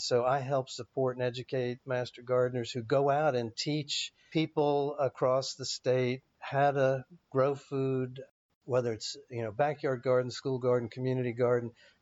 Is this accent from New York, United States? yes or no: yes; Queens, New York, United States; accent: Queens; Yeah, you hear that heavy Queens accent that I have, for sure.